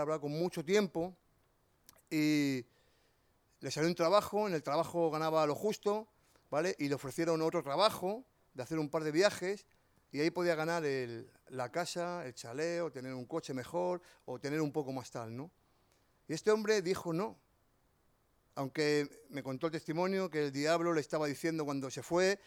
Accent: Galicia, Spain; Y yo creo que más que madrileño, soy gallego, de verdad, ¿eh? En que cueste creerlo, pero es así.

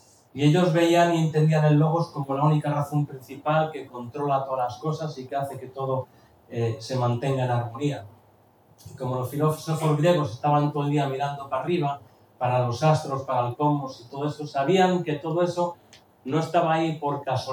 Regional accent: Spain; born there; Aunque nací en España, pero tengo otros antepasados que no.

